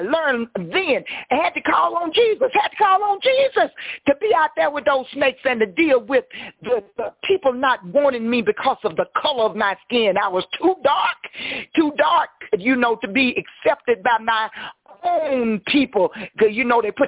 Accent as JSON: {"language": "English", "town": "Monticello", "region": "Mississippi", "country": "United States", "tie": "born or raised there", "said": "I grew up in Monticello, Mississippi, where it was rough."}